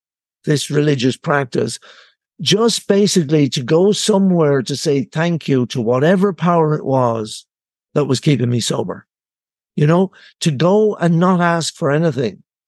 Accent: Ireland; born there; I was born in Ireland

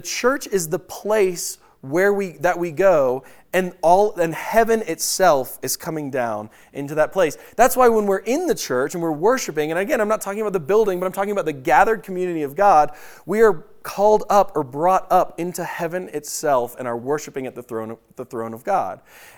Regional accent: London, United Kingdom; born there; also born or lived in Houston, United States; I was born in London and had got residency, and so I got a British passport when I was living in Houston, Texas, when I was 16 years old.

